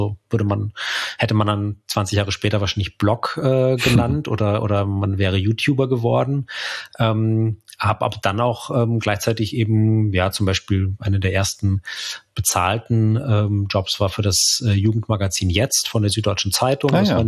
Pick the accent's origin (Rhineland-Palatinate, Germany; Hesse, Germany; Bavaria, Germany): Bavaria, Germany; im Münchner Umland, wo ich aufgewachsen bin